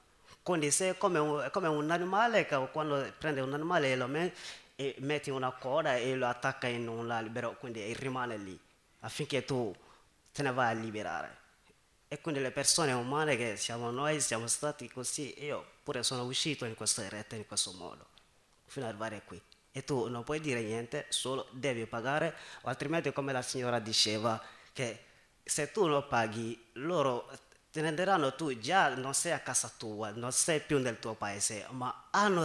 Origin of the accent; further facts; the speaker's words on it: Mali; Italian is a second language; anche nel mio paese, che è del Mali